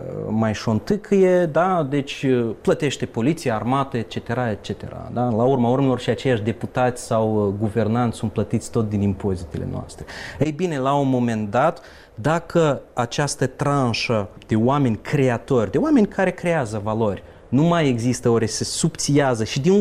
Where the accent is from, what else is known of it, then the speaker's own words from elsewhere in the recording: Bălți, Moldova; Eu sunt bălțean, da? Și sunt, fiind bălțean, sunt moldovean sau basarabean. Fiind basarabean, sunt moldovean și fiind moldovean, sunt român.